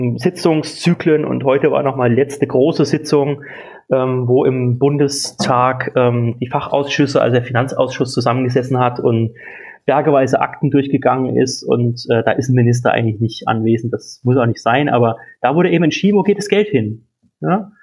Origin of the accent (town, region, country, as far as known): Thuringia, Germany; also born or lived in Saxony; now in Berlin, Germany